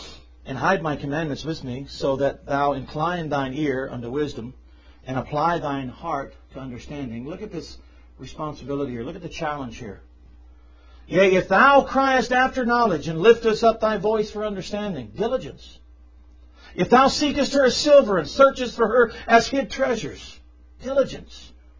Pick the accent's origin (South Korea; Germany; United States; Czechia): Germany; Somebody asked us one time over in Germany, because I'm from Germany, prostitution is legal.